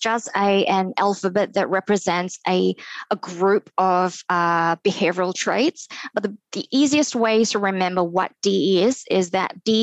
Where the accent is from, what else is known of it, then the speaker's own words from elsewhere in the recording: Singapore; born there; to cut a long story short, I was born in Singapore.